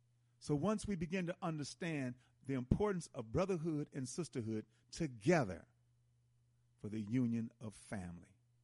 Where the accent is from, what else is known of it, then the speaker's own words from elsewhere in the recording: Milwaukee, Wisconsin, United States; now in Atlanta, United States; If, like for me, I'm in Atlanta, but I'm from Milwaukee. I still listen to WNOV and other programs in Milwaukee.